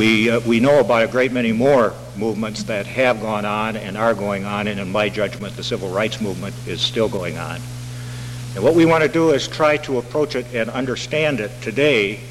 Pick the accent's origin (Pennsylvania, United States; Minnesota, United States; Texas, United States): Minnesota, United States; Minneapolis; But I just want to tell you that I'm from Minneapolis, that I was once a professional English teacher and an amateur political activist.